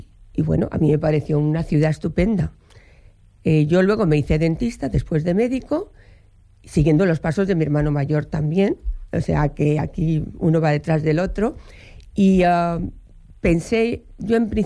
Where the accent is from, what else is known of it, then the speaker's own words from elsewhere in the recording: Seville, Andalusia, Spain; also born or lived in Barcelona; Yo soy hija de catedrático y hemos ido pues cambiando de ciudad. Nací en Barcelona, me crié en Sevilla, volví a Barcelona, San Cugat del Vallés y por fin empecé la carrera de medicina en Valencia.